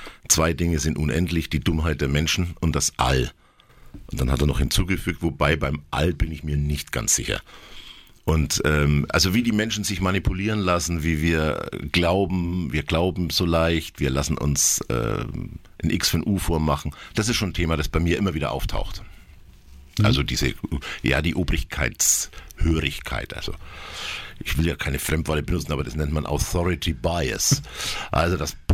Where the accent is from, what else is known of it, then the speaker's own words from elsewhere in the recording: Bayreuth, Bavaria, Germany; Ich habe mich hineinversetzt in mein Bayreuther-Sein. Und nachdem ich ja durch meine Mutter die Mundart an die Brust gelegt bekommen habe